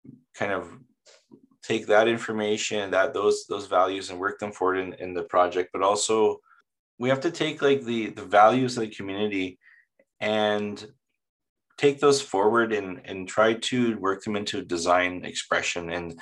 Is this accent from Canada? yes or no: yes; Peguis, Manitoba, Canada; I am from Peguis